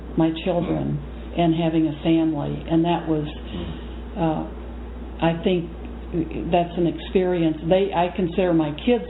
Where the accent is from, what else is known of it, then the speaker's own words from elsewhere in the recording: Texas, United States; now in Wisconsin, United States; I'm from Texas, and I ended up living